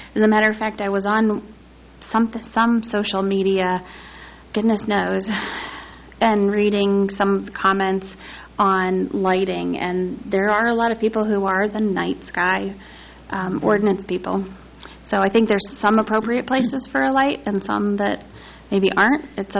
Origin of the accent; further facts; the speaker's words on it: West Virginia, United States; See, I'm from West Virginia, so, you know, it's all relative.